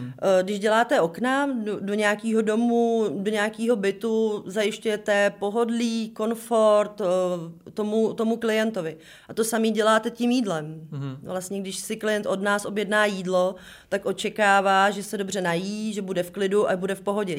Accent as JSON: {"language": "Czech", "town": "Mariánské Lázně", "region": "Karlovy Vary Region", "country": "Czechia", "said": "já pocházím z Mariánských Lázní, tam můžete být maximálně servírka, recepční nebo prodavačka."}